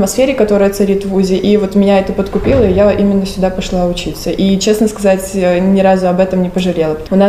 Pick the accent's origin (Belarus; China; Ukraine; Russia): Belarus; Vitebsk, Vitebsk Region; born there; Я сама родом не из Новополоцка. Я родилась в Витебске и живу в Витебске. Но вот сюда поступила учиться. И, в принципе, за 5 лет мне уже Новополоцк стал родным домом.